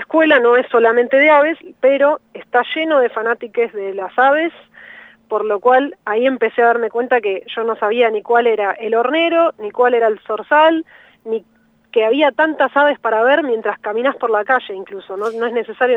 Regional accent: Buenos Aires, Argentina; Sí, yo soy de Ciudad Autónoma de Buenos Aires, así es.

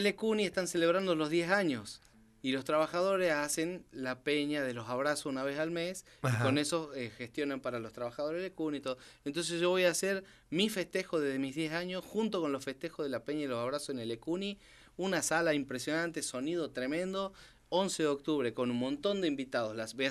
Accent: Jujuy, Argentina; now in Córdoba, Argentina; no, yo sí soy jujeño, ¿eh? Yo sí nací en Jujuy. Vivo en Córdoba, ¿verdad? En realidad soy casi mitad y mitad, ya soy, porque ya mis hijos son cordobeses.

